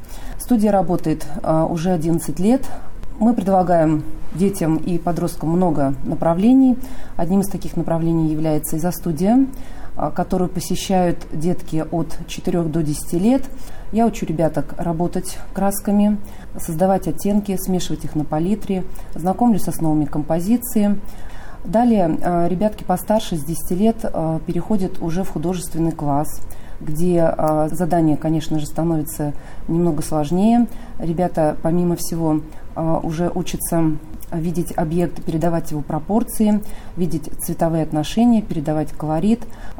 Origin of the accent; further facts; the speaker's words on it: Russia; now in Slovakia; Я приехала из России, живу в Словакии уже больше 12 лет